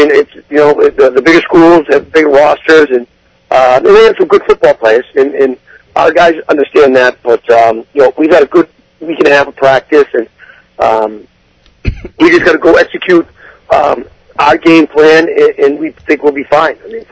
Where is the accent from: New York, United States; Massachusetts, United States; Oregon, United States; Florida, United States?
Massachusetts, United States; Arlington; I grew up in Arlington, so we used to have great games at Somerville.